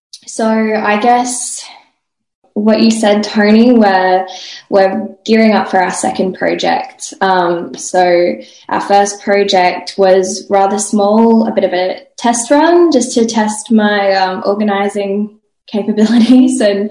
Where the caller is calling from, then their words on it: Victoria, Australia; I'm streaming in from Woiwurrung country near Tallangi, actually.